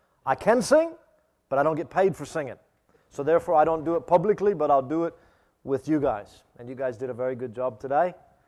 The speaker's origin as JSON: {"language": "English", "town": "Albert Lea", "region": "Minnesota", "country": "United States", "accent": "American", "lives_now": "Australia", "said": "I am from Albert Lea, Minnesota. You can probably tell by my accent."}